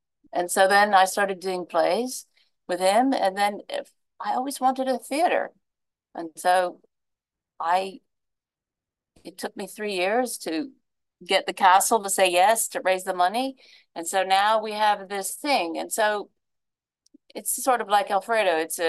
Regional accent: Birmingham, Alabama, United States; I grew up in Alabama, Birmingham, even though my parents are from upstate New York.

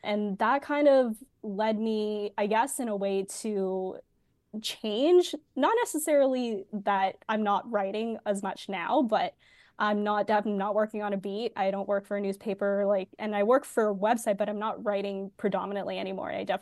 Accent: Toronto, Ontario, Canada; I guess I'm from Toronto

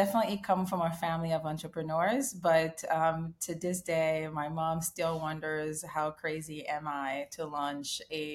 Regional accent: Haiti; now in United States; So I was born and raised in Haiti

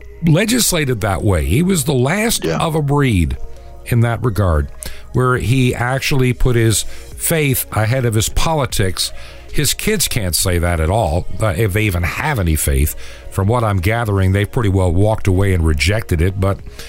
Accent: New York, United States; because I was originally from New York State

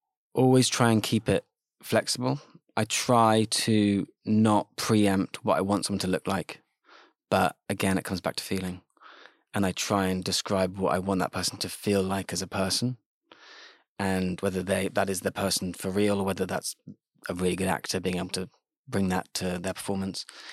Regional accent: London, United Kingdom; also born or lived in Kentish Town; I grew up in London, I grew up in fairly central North London, Kentish Town.

